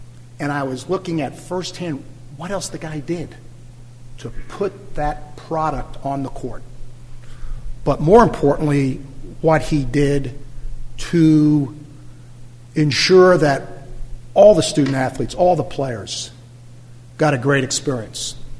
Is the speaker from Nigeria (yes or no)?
no; New York, United States; I grew up in New York. I'm still the only person in my family with a college degree.